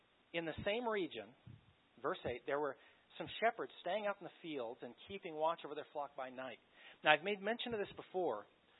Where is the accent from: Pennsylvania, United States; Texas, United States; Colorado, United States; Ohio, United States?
Colorado, United States; Beulah; But I grew up in Beulah, not far between Beulah and Wetmore, not even in the city of Beulah.